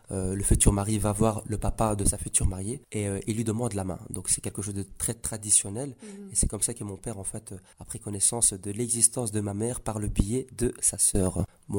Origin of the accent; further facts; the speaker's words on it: Belgium; je suis marocain avec mes racines. Mais je suis avant tout musulman, c'est ma religion. Je suis belge